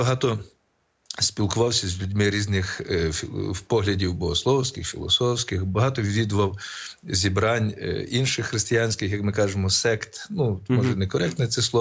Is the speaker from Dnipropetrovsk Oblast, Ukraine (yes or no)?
no; Kryvopillia, Ivano-Frankivsk Oblast, Ukraine; Так, я народився в селі Кривеполе. Це Верховинський район, недалеко від Верховини. Так що я місцевий. Я в Верховині і в садочок ходив, бо батько прийшов на роботу в Верховину.